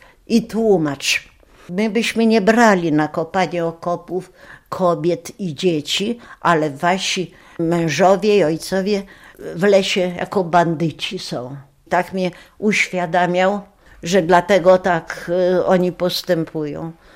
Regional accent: Gdańsk, Pomeranian Voivodeship, Poland; ja z Gdańska jestem, moja matka jest Niemką, rodowitą.

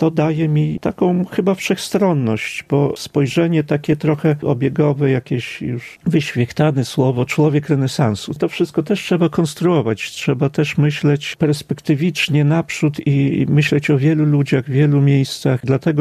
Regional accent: Studziwody, Podlaskie Voivodeship, Poland; born there; urodziłem się w Studziwodach, w miejscu stworzonym przez najważniejszych ludzi na Podlasiu w nowożytności, a to jest rodzina Siechieniewiczów.

